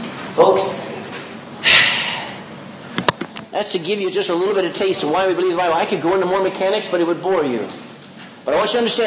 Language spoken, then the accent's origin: English; Texas, United States; I'm a Texan. Who talks like this in Texas?